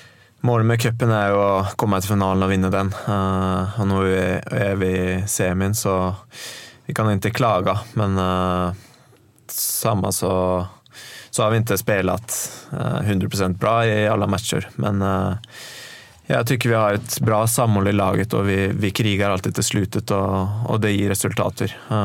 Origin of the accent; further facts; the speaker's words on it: Sarpsborg, Østfold, Norway; now in Sweden; jag är från Sarpsborg och han är från Fredrikstad